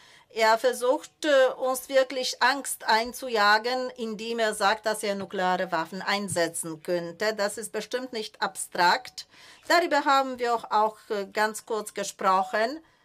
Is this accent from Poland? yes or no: yes; Gdańsk, Pomeranian Voivodeship, Poland; German is a second language; aber ich bin auch der Historiker und ich stamme aus Danzig.